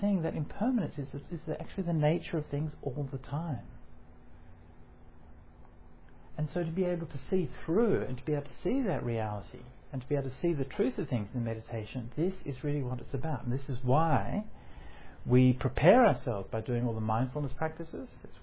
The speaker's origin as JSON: {"language": "English", "region": "New South Wales", "country": "Australia", "tie": "born or raised there", "said": "In my home state, New South Wales, at the moment, it's on fire."}